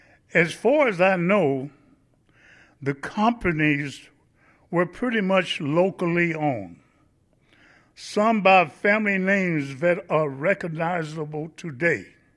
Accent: Eugene, Oregon, United States; As an African American growing up in Eugene, it was not difficult for me to identify with the struggle and aspiration of the 98.8% poor white population in Lane County.

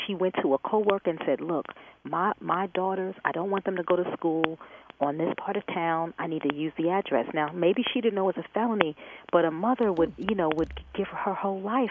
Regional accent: New York, United States; I just want to comment that I'm from New York, and I'm from Richmond County

